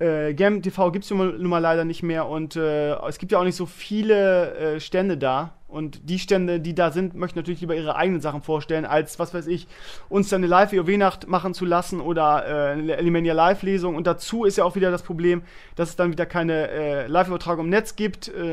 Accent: Bremen, Germany; Ich bin ja jetzt wieder regelmäßig in Bremen. Das ist ja auch meine alte Heimat, wisst ihr. Ich bin ja mit Leib und Seele Bremer.

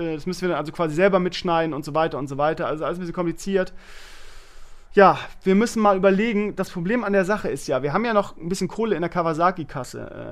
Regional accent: Bremen, Germany; Ich bin ja jetzt wieder regelmäßig in Bremen. Das ist ja auch meine alte Heimat, wisst ihr. Ich bin ja mit Leib und Seele Bremer.

